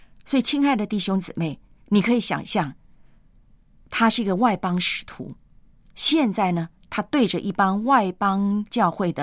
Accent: Taiwan; 自己呢是土生土长的台湾人，我从小呢对中国的认识呢是在我的历史课本以及地理课本上面，我从未踏足中国。对我来讲呢，中国，我是中国人，但是很奇怪的，我从来没有到中国。

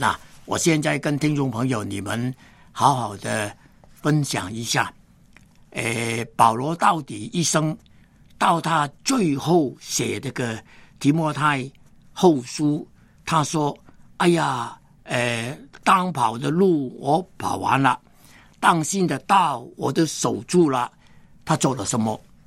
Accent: China; 我们中国人讲呢，人无远虑，必有近忧

